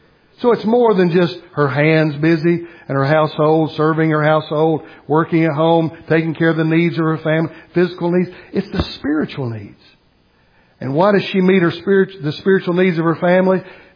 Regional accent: Bristol, South West England, United Kingdom; I would say a normal, typical childhood for a guy growing up in Bristol.

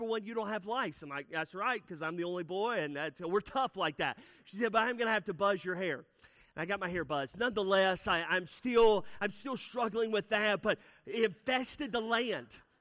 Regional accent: Alabama, United States; also born or lived in North Carolina / Tennessee; I grew up in Alabama, North Carolina, Tennessee.

